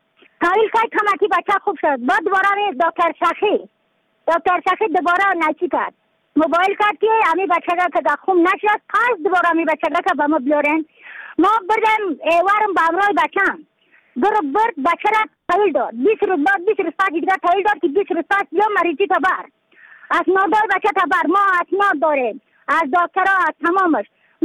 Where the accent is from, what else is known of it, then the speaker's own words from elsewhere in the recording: Badakhshan, Afghanistan; از بدخشان هستم، مرکز بدخشان، ولسوالی اصلی پایان، قیره وینگ